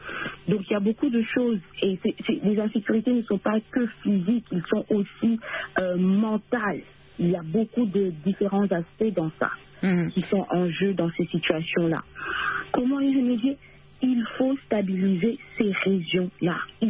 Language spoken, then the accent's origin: French; DR Congo; La seule chose que nous revendiquons en tant que Congolais, c'est que les gens quittent notre cœur, qui nous laissent vivre en paix.